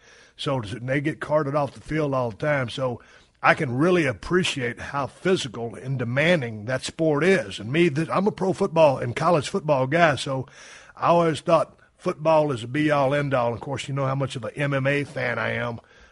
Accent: Texas, United States; growing up in South Texas, you know, you play football, baseball, and you run track.

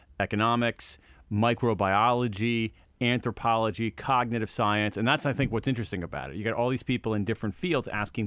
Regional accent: Ohio, United States; the town that I grew up in Central Ohio, I could walk to a lovely public library.

